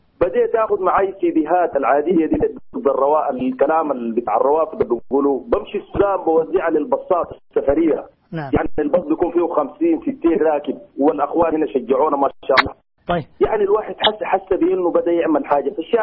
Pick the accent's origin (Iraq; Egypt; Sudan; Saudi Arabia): Sudan; ونحن جينا من السودان